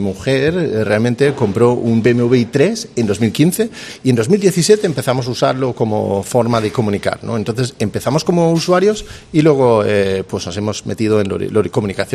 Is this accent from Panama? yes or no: no; Denmark; Spanish is a second language; no soy exactamente de Cáceres, soy de Dinamarca.